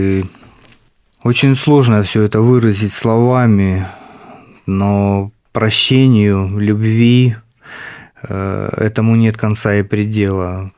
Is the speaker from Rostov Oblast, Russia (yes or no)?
yes; Rostov-on-Don, Rostov Oblast, Russia; Город Ростов-на-Дону.